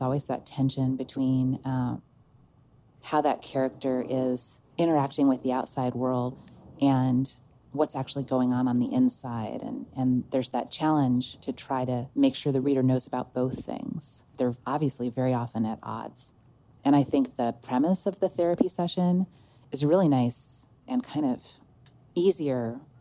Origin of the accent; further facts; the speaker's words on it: New York, United States; I'm going to have to school you because I'm a New Yorker and I know better.